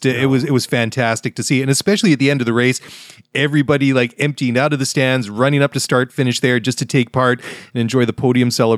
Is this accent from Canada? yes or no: yes; Vancouver, British Columbia, Canada; qualifying looked like my hometown of Vancouver. It looked wet, miserable, cold, like it's been all spring long here.